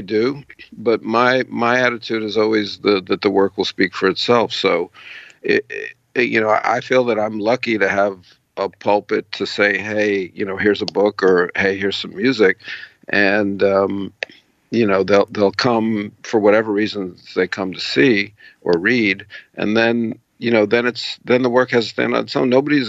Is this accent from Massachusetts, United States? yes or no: no; New York City, New York, United States; I'm a city boy. I was born and raised in New York City, so that's all research and faking it